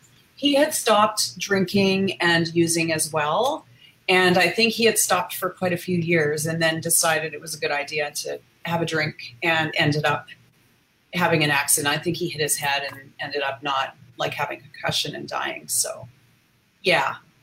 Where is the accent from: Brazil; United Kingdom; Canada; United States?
Canada; I was in the U.S. I'm from Canada.